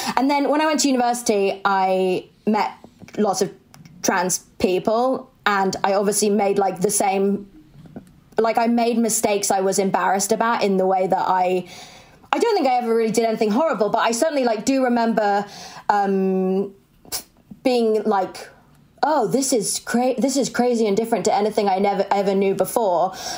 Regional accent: Sevenoaks, South East England, United Kingdom; I'm from like quite a posh area. I mean, like, you know where I grew up in Sevenoaks in Kent, and it's like a pretty white, posh, I think quite repressed area now. But like, my dad is Jewish and my mum grew up Catholic

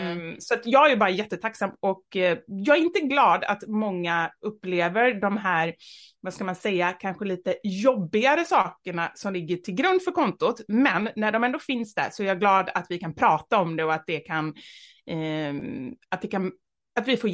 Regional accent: Gothenburg, Västra Götaland County, Sweden; Jag är uppvuxen i Kortedala, en förort. Jag skulle säga gangsterförort. Ja, Göteborg, precis.

